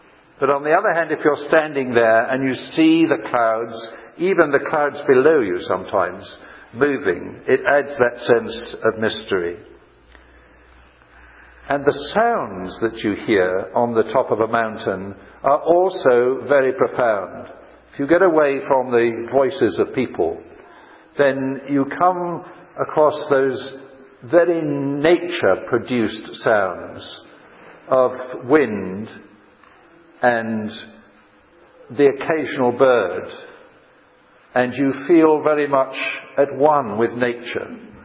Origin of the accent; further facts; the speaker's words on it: Yorkshire and the Humber, United Kingdom; now in Switzerland; I grew up in Yorkshire, and Yorkshire people are given to boasting about that.